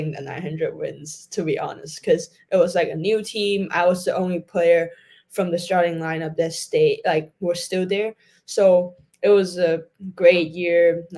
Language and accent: English; Hong Kong; English is a second language; I come all the way from Hong Kong.